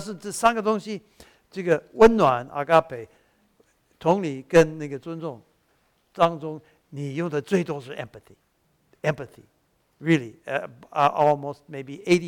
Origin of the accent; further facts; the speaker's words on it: Taiwan; accent: Taiwanese Mandarin; 设身处地，这个我的台湾国语有一点。